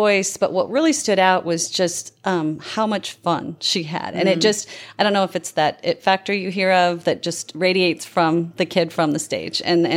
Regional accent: Midwest, United States; now in Los Angeles, United States; And because we came from the Midwest and we raised our kids that way

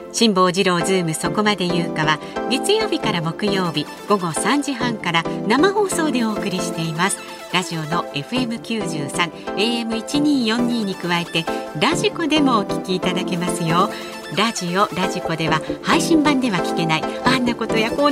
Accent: Kanto, Japan; 関東人としてお祭りのおみこし担ぎではわっしょいわっしょいがつきものだから

